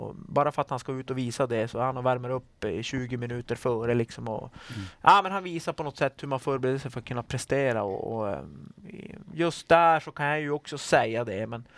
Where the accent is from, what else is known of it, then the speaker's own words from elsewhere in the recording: Rosvik, Norrbotten County, Sweden; Men jag var uppvuxen i Rosvik. Och jag bor sista huset för ishallen i Korsnäs där.